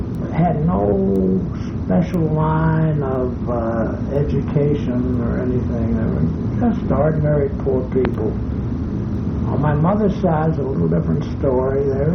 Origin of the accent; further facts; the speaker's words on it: Chattanooga, Tennessee, United States; born there; and then married my father in Chattanooga, Tennessee, and I was born in Chattanooga in 1912.